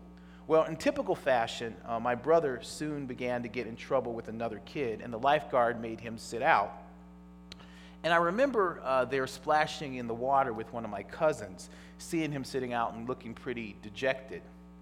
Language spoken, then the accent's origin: English; Toledo, Ohio, United States; I had a chance to go back to my hometown. I grew up in Toledo, Ohio, and I was there for my 30th high school reunion.